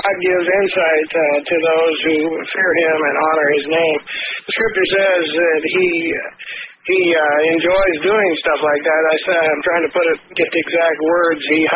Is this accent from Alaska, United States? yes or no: yes; Alaska, United States; I was born in Alaska and raised there.